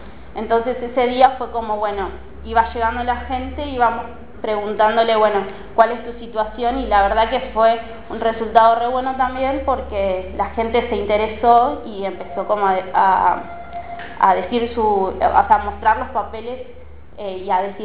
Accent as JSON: {"language": "Spanish", "town": "Moreno", "region": "Buenos Aires Province", "country": "Argentina", "said": "Bueno, yo soy de Moreno"}